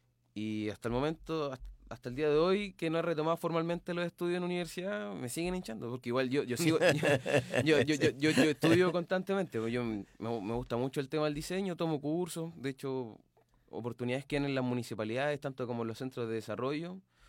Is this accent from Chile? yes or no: yes; Lo Prado, Santiago Metropolitan, Chile; Nosotros somos de Loprado.